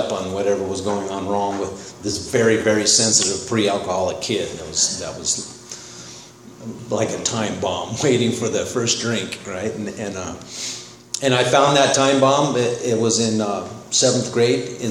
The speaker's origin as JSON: {"language": "English", "town": "Laguna Beach", "region": "California", "country": "United States", "tie": "born or raised there", "said": "I'm from Laguna Beach. I wasn't born there, but that's all I remember. And my dad was one of the first professors hired at UCI Irvine."}